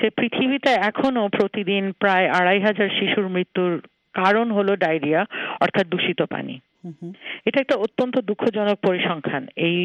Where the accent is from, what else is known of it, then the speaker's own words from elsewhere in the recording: Rajshahi, Rajshahi Division, Bangladesh; আমি ছোটবেলায় কিছুটা রাজশাহীতে বড় হয়েছি। 70-80 দশকে আমি যখন রাজশাহীতে ছিলাম শিক্ষারত